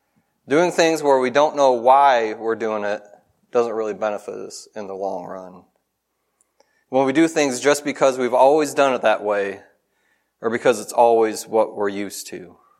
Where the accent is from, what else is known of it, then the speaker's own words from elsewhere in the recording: Michigan, United States; And growing up in Michigan, we also, for Thanksgiving morning, it usually also included watching the Detroit Thanksgiving Day Parade on TV.